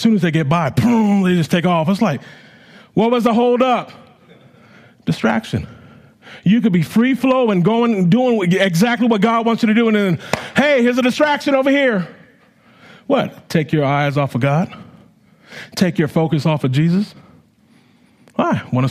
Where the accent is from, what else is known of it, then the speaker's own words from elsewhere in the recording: California, United States; You know, growing up in California, I didn't like driving the highways. We have Highway 101.